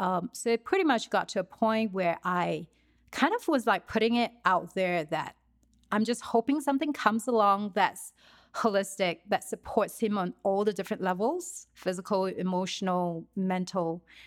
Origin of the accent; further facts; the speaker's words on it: Singapore; So I come from Singapore, born, bred in Singapore, and has never been living in any other place. Chinese family, so very typical upbringing